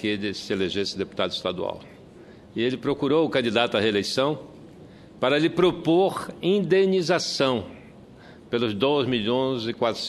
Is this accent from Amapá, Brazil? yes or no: yes; Amapá, Brazil; em especial lá do meu estado, do Amapá